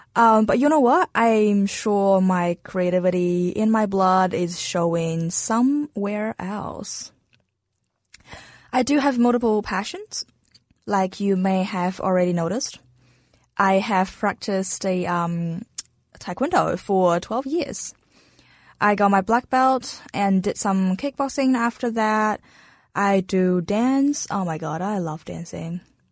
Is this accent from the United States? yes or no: no; China; born there; English is a second language; I'm 23 years old now, and I'm from China. I am half Chinese, half Mongolian. The place I was born is not Beijing, not Shanghai, but somewhere super far, far up the north and west area, aka the desert zone.